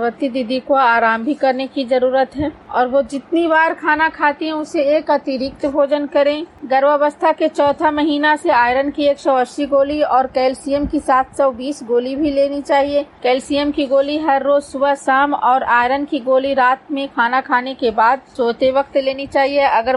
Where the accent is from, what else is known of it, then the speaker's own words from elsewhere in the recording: Hilsa, Bihar, India; मैं हिलसा ब्लॉक से हूँ।